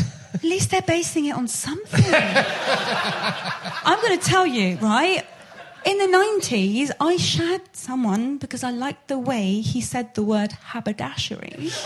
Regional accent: United Kingdom

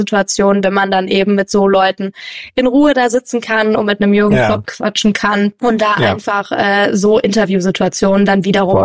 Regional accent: Wiesbaden, Hesse, Germany; Er baut ja jetzt gerade in Wiesbaden in meiner Heimat ein neues Haus.

